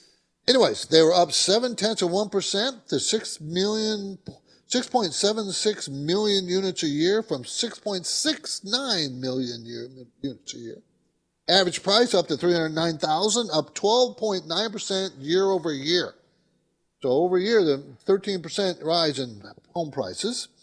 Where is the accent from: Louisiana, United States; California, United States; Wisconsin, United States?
California, United States; San Diego; I grew up in San Diego. People don't know that, but my dad was in the Navy and stationed in San Diego.